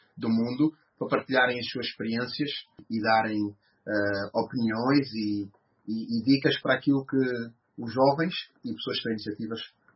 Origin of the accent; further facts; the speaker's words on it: Vila Franca de Xira, Lisbon, Portugal; moved away as an adult; now in London, United Kingdom; Eu sou de origem guineense, a Paula é de origem cabo-verdiana, mas eu nasci em Portugal, Lisboa, mais concretamente uma cidade chamada-se Vila Franca de Xira, onde eu vivi a minha vida toda até aos 20 anos e depois mais tarde vim para Londres em 2013